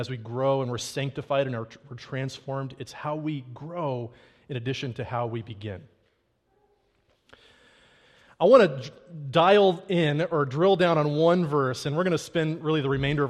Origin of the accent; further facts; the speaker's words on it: England, United Kingdom; I grew up in England. When I was a kid, I lived on an Air Force base in England.